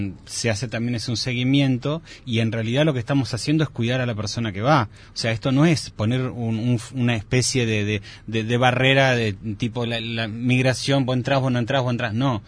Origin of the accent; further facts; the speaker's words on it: Argentina; Miren que yo vengo de Argentina y en Argentina